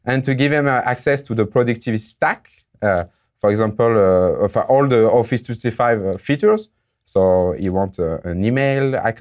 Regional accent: France; English is a second language; now in Montreal, Canada; As you can hear with my beautiful accent, I'm from France, but living now in Canada, in Montreal, since 4 years.

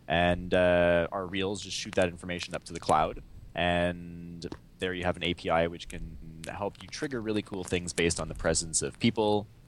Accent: Montreal, Quebec, Canada; also born or lived in Bay Area; No, I'm originally from Montreal. I was working in the Bay Area, actually, before I started Really Active. And the reason I came back to Montreal

